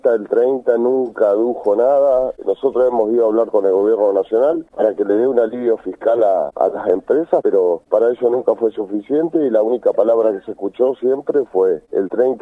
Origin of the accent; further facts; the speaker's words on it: Argentina; duele como argentino que en otro país ya se haya hablado de esto